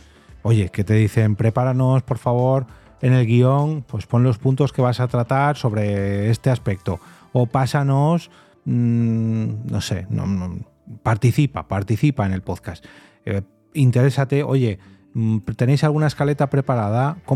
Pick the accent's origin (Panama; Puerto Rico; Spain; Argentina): Spain; Barcelona, Catalonia; y yo soy de Barcelona